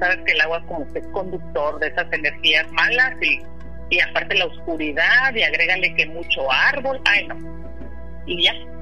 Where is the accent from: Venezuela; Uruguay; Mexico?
Mexico; Monterrey, Nuevo León; also born or lived in Torreón; viví en el rancho de mis abuelos allá en Torreón, yo soy de Monterrey, Nuevo León. Okay. Ahí viví bastante cuando estábamos chiquillos.